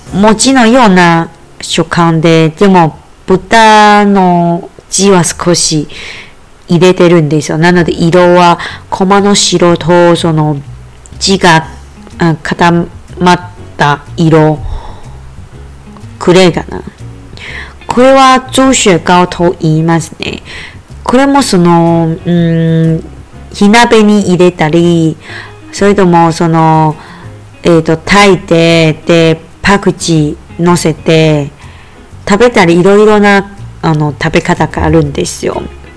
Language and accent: Japanese; Taiwan; Japanese is a second language; やっぱり私台湾人なので、で、少し台湾の料理とか場所とか人とか好きになってくれたら本当に嬉しいですね。